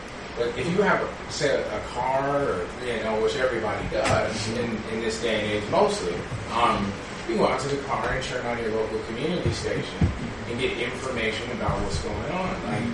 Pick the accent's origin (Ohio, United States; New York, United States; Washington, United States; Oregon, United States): Washington, United States; I'm from Skagit County in Washington State